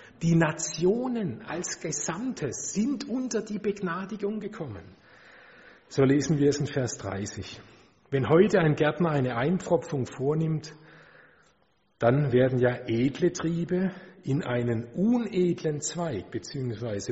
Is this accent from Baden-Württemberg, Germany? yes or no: yes; Baden-Württemberg, Germany; ich denke da gerade auch an Baden-Württemberg, mein Heimatland